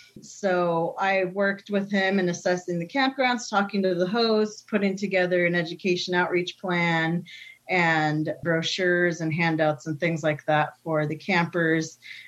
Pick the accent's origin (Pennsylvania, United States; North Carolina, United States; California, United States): California, United States; I grew up in the Sierra Nevadas of California, where my family still raises animals.